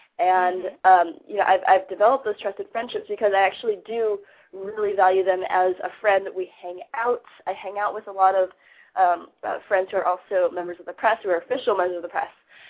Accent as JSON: {"language": "English", "region": "California", "country": "United States", "tie": "born or raised there", "said": "just growing up in Silicon Valley, having coded a few websites in high school and in college."}